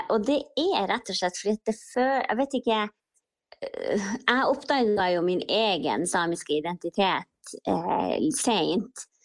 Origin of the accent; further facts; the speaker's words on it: Indre Billefjord, Finnmark, Norway; jeg kommer ifra Indre Billefjord